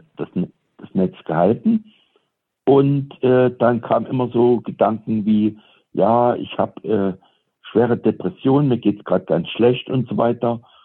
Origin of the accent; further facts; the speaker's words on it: Saxony, Germany; weil sie ja auch aus meiner Heimat stammt, aus Sachsen